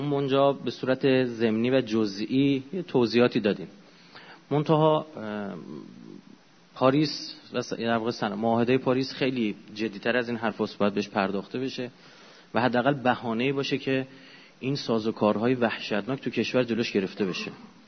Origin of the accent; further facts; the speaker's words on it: Iran; به عنوان یه ایرانی نمیتونم بپذیرم، نمیتونم تحمل کنم